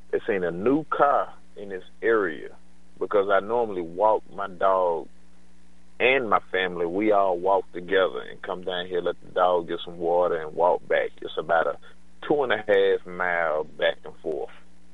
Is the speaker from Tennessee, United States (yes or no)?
yes; Tennessee, United States; I still, I'm from Tennessee. I still listen